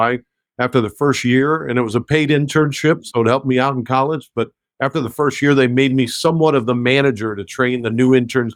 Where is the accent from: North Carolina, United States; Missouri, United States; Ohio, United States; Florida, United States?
Ohio, United States; Canton; born there; I was born in Canton, Ohio, Pro Football Hall of Fame. A lot of activity in Canton. Went to school in Columbus at Ohio State.